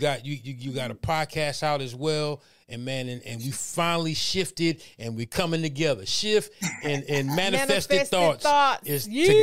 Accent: Brooklyn, New York, United States; We grew up in Brooklyn together.

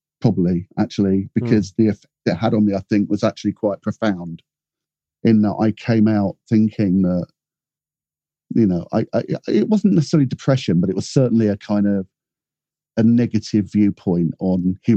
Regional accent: South West England, United Kingdom; growing up in Cornwall, I had a fairly, not, I wouldn't say it was particularly sheltered upbringing, but, you know, it was like Cornwall in the 60s, early 70s, you know.

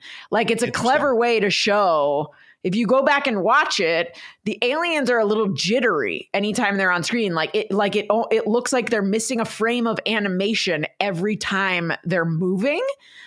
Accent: New Jersey, United States; Again, right now in New Jersey, they're in my hometown Facebook group

